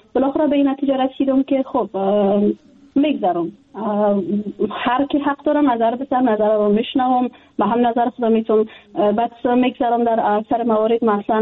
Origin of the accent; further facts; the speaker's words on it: Afghanistan; جدا از اینکه وطنم است، خانواده مجا است، دوستای ما هستن، ما در افغانستان بزرگ شدیم، تحصیل کردیم، کار کردیم